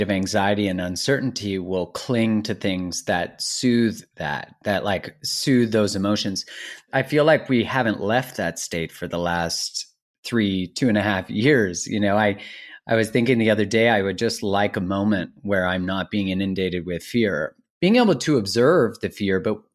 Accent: Canada; I'm Canadian, originally born in Canada

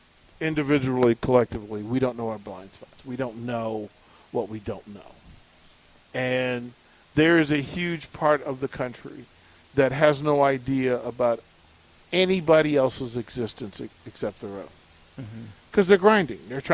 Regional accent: Alexandria, Virginia, United States; Well, that was Alexandria, Virginia. Like that's what was going on. And what I loved about my hometown was that it crossed streams.

